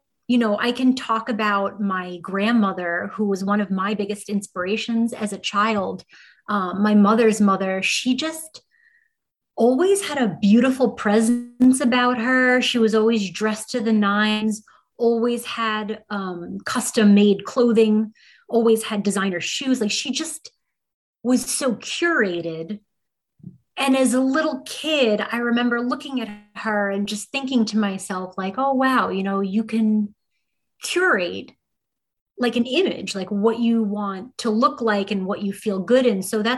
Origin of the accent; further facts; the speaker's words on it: Brooklyn, New York, United States; I grew up here in Brooklyn, New York. We had a big Italian family in southern Brooklyn. We also have family that lives in Calabria in southern Italy.